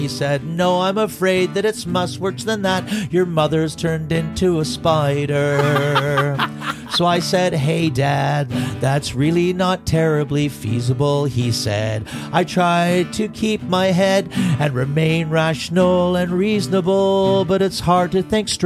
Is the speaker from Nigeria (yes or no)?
no; Canada; And it was the first time we were looking around, and we're from Canada.